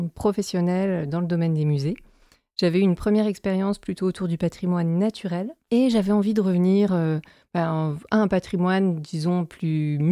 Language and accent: French; Grand Est, France; moved away as an adult; also born or lived in Vendée; now in Bergerac, France; Je suis originaire du Grand Est et j'ai travaillé d'abord 7 ans en Vendée.